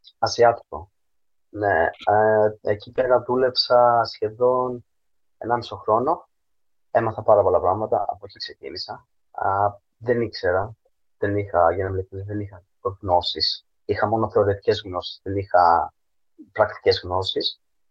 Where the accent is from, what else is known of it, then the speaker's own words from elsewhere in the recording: Tripoli, Peloponnese, Greece; now in United Kingdom; ζω στην Αγγλία τα τελευταία 6 χρόνια. Αλλά έχω μεγαλώσει και έχω γεννηθεί Ελλάδα. Έχω μεγαλώσει και έχω γεννηθεί στην Τρίπολη, όπου οι γονείς μου έχουν τα τελευταία 35 χρόνια έχουν φύγει από την Αλβανία και έχουν μεταναστεύσει και έχουν πάει στην Ελλάδα.